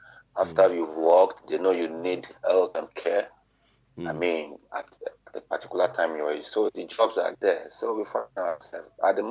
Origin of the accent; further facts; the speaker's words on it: Lagos, Nigeria; I'm a true Nigerian. I'm a Lagos boy.